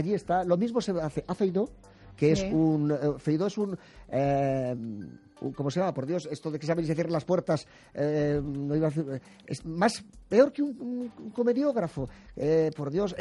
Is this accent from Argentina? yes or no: no; Spain; es que somos españoles todos.